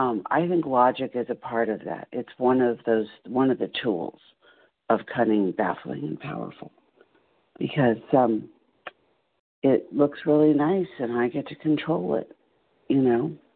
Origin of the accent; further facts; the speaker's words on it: California, United States; Good morning. … from California.